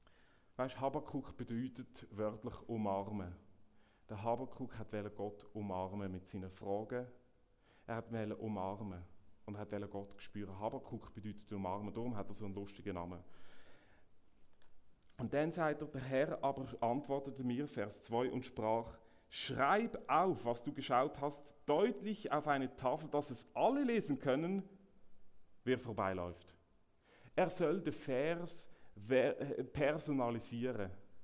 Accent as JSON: {"language": "German", "country": "Switzerland", "said": "da sieht er ein riesiges Plakat, das sehen wir bei uns in der Schweiz am Gesang, mit einem grossen Bibelvers"}